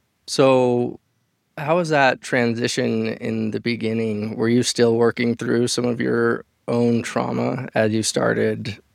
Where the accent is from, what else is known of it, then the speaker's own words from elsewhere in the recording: Utah, United States; You studied under a Nobel Prize winner here in my home state, Utah, at the University of Utah.